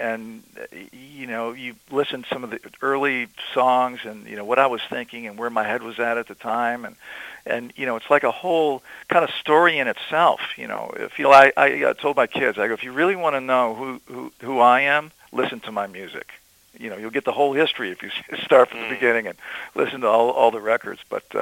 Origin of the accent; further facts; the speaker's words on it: Wisconsin, United States; It's funny because I was kind of born and raised in Wisconsin